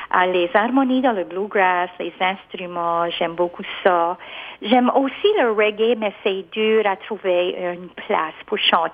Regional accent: Arichat, Nova Scotia, Canada; je suis originaire d'Arichat, sur l'île Madame, droit à côté du Petit Desgras, dans le côté de Richemont, pas trop loin de vous autres.

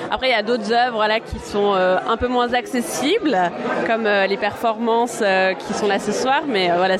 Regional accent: France; now in Toronto, Canada; En tant que Française à Toronto

